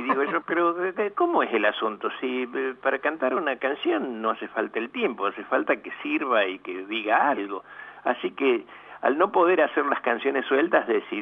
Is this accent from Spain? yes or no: no; Córdoba, Argentina; yo soy cordobés